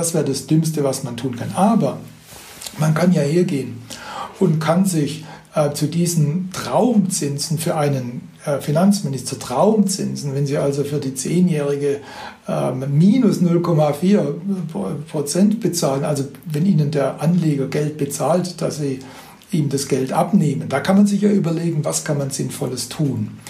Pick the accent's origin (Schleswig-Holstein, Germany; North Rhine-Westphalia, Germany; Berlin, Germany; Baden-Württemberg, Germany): Baden-Württemberg, Germany; Ich komme ja aus dem Schwäbischen, also das Prinzip der schwäbischen Hausfrau ist mir nicht fremd. Mit dem bin ich aufgewachsen als Kind.